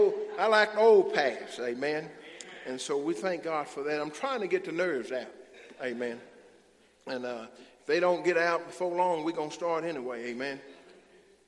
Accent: Arkansas, United States; I didn't come from Mississippi. I come from Arkansas. We about a notch that high.

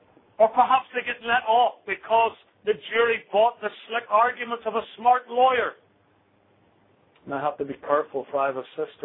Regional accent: United Kingdom; I come from Great Britain.

